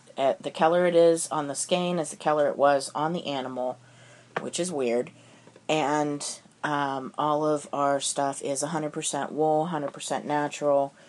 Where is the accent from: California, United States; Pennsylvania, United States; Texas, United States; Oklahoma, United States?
Pennsylvania, United States; I guess we should mention that I'm from Pennsylvania and you're from North Carolina